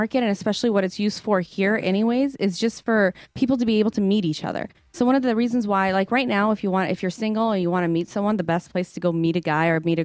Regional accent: United States; I grew up with sports. I grew up here in America and I have a huge passion.

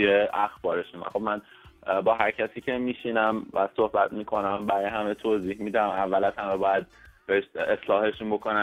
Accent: Iran

